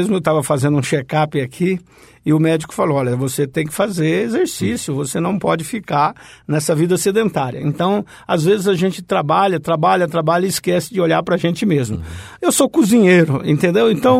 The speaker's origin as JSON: {"language": "Portuguese", "region": "Mato Grosso", "country": "Brazil", "said": "Mas especialmente nós, que somos do Mato Grosso, nós estamos no centro geodésico do Brasil"}